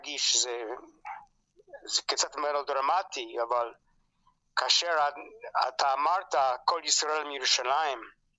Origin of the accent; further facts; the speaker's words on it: Toronto, Ontario, Canada; first language English; Hebrew is a second language; moved away as an adult; also born or lived in France; now in Israel; אני קנדי אנגלי מטורונטו. שפת האם שלי זה אנגלית, וכל ימי חיי דיברתי רק אנגלית ואחר כך עברית. לא, אני גרתי בצרפת 16 שנה. ובזכות השנים האלה אני מדבר צרפתית.